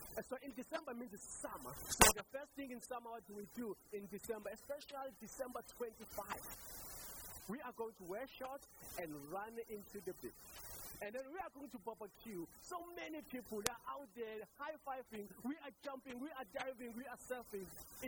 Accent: Durban, KwaZulu-Natal, South Africa; I'm not a Jamaican. I'm a South African. Even if I say that I'm a South African, and people like, where in South Africa? And I'll be like, yeah, in South Africa. Like, right in Durban.

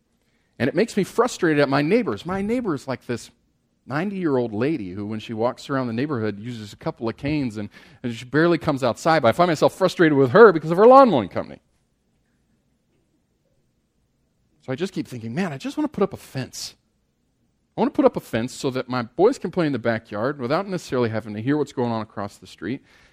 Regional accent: Midwest, United States; We grew up here in the Midwest, but we just got here about 9 months ago.

